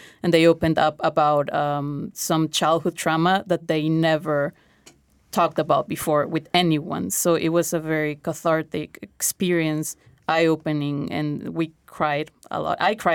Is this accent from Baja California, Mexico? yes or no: yes; Tijuana, Baja California, Mexico; I was born and raised in Tijuana. I studied in Tijuana my whole life, been living there my whole life. But I started crossing the border to go to work when I was 18 years old.